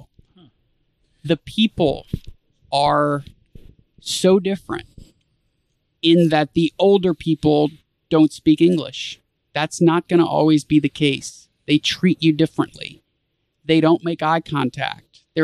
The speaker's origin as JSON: {"language": "English", "country": "United States", "said": "As an American, it's not easy to go to Russia."}